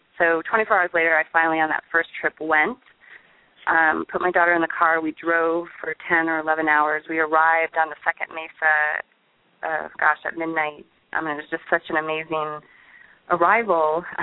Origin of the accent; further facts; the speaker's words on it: Tucson, Arizona, United States; also born or lived in Hawaii; I was born in Hawaii and then transplanted to Tucson, Arizona.